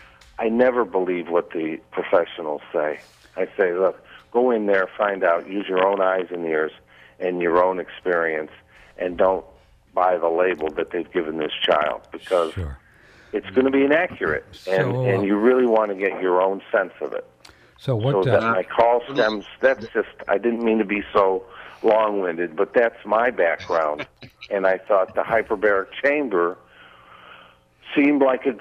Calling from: Punta Gorda, Florida, United States; I'm calling from Punta Gorda, Florida.

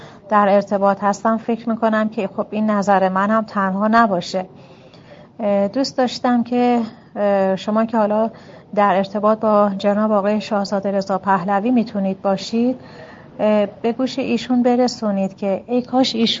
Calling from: Shiraz, Fars, Iran; من از شیراز هستم و یک خواهش ازتون داشتم.

